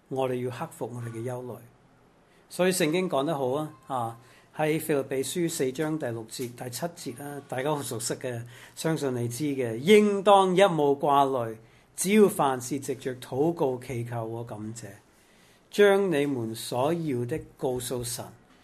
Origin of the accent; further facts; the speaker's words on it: Macau; 即係我哋澳門人好多人都會食啊，覺得好食